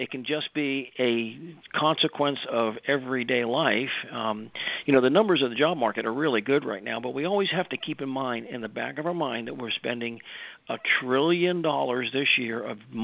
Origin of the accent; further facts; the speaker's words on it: Virginia, United States; I grew up on Little Creek Amphibious Base, which is the home of SEAL Team 2. I spent most of my developing years there